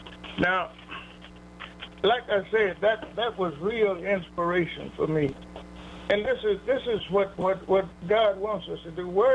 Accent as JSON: {"language": "English", "town": "Memphis", "region": "Tennessee", "country": "United States", "tie": "born or raised there", "said": "I have about 2 more years to serve before I can go back to to Memphis, my hometown."}